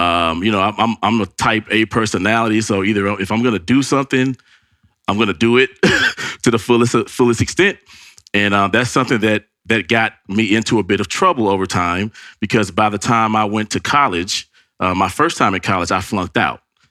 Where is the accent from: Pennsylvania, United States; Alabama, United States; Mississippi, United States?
Mississippi, United States; Jackson; So originally I'm from Jackson, Mississippi. So I was, you know, born and raised in Jackson, Mississippi. I am African-American.